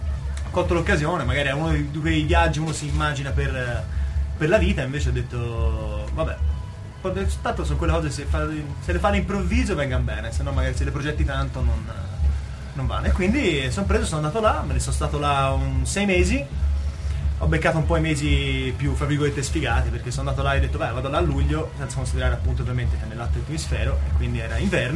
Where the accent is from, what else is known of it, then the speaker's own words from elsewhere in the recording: Florence, Tuscany, Italy; Allora, io sono di Firenze, sono qua a Perugia a studiare